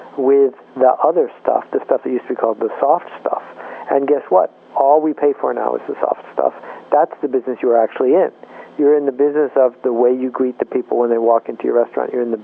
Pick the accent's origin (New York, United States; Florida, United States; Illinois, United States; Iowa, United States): New York, United States; Buffalo; When I grew up in Buffalo, there were three channels, 2, 4, and 7.